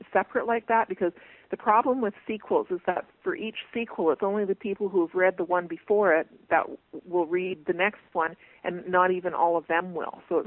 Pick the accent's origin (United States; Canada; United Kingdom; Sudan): Canada; Brantford, Ontario; And she came to my hometown of Brantford, Ontario